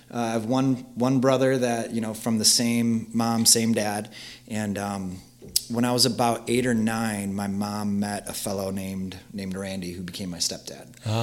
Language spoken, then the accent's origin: English; East Troy, Wisconsin, United States; also born or lived in Milwaukee; I am born and bred in Wisconsin. I was originally born in the Milwaukee area. That's where a lot of my extended family is from. And when I was about 5, 6, my parents moved us out to Walworth County. Specifically East Troy.